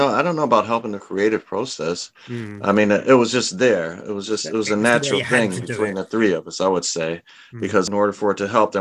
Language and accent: English; Detroit, Michigan, United States; I'm from Detroit, so and you got everything there from soul music to punk.